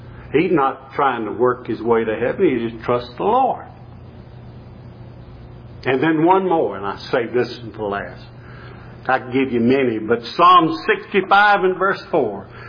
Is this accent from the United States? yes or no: yes; the South, United States; born there; And I'm glad I was born in the South, too.